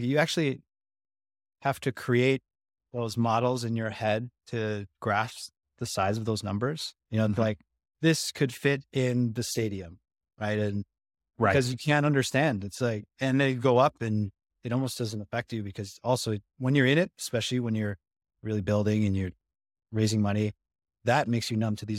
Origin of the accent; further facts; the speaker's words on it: Canada; Basically we're coming from Canada.